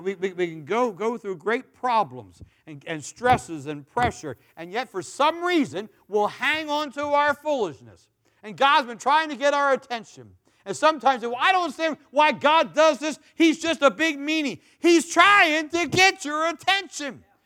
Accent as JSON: {"language": "English", "country": "United States", "said": "from Carroll County. Little county of 75,000 people."}